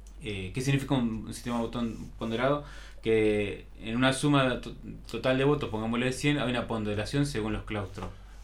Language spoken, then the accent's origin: Spanish; Misiones, Argentina; en realidad yo soy de Misiones, estoy hace 7 años